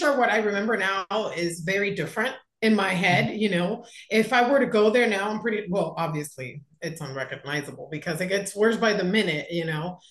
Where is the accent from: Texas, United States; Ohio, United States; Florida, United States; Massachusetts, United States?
Florida, United States; I grew up here in Florida, South Florida. I have 2 kids, married. I love Miami, though it gets annoying.